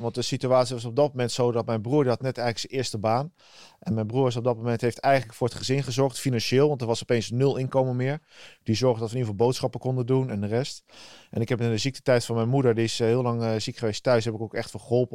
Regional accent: Drenthe, Netherlands; also born or lived in The Hague; Ik ben geboren in Den Haag. Uiteindelijk op mijn 7e ben ik verhuisd naar Drenthe. Samen met mijn moeder mee en mijn stiefvader.

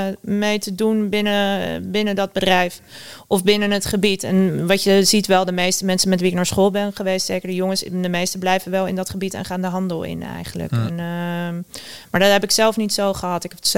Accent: South Holland, Netherlands; Ik kom uit een ondernemersgezin en met name een ondernemersgebied. Ik kom uit het Westland, waar alle kassen staan.

